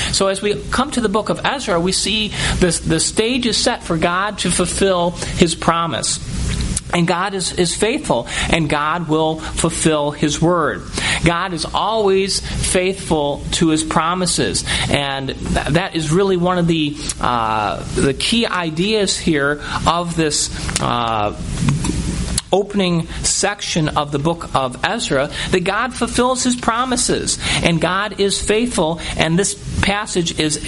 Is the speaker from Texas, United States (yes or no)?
no; New York, United States; now in Iowa, United States; I grew up in New York State, but this has become our home now.